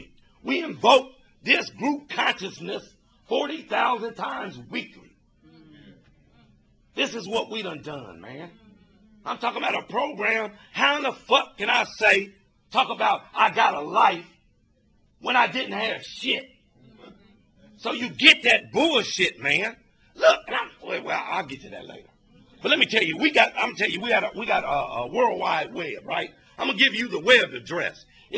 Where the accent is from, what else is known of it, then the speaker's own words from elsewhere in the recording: Ohio, United States; I'm from the Midwest, from Ohio, right?